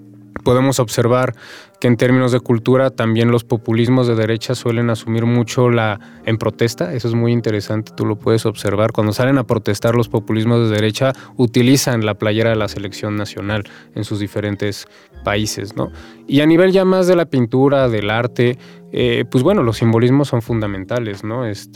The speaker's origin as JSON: {"language": "Spanish", "country": "Mexico", "said": "de nuestra identidad como mexicanos, ¿no?"}